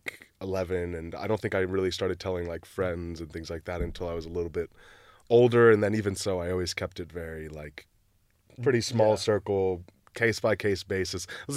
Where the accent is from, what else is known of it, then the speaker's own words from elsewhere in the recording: Brookline, Massachusetts, United States; You know, I grew up in Boston, Massachusetts, but more specifically, I grew up in Brookline, which is like a very nice town, super inclusive, lots of like out LGBT plus people from my school that I remember.